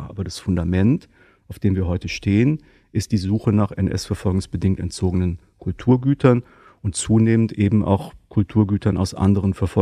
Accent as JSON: {"language": "German", "region": "North Rhine-Westphalia", "country": "Germany", "said": "ich komme aus dem Rheinland, aus einer Stadt am Stadtrand von Köln."}